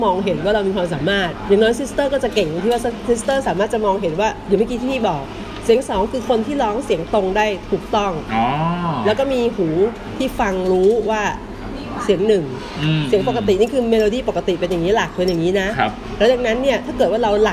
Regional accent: Bangkok, Thailand; เขาจะเข้าใจว่าเรามาจากเด็กกรุงเทพ

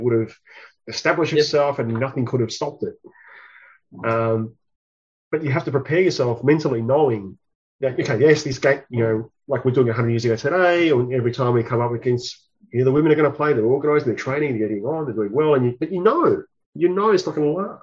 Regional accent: Australia; it's easy to get a bit sometimes, you know, disheartened as Australian soccer researchers, historians, whatever you want to call us.

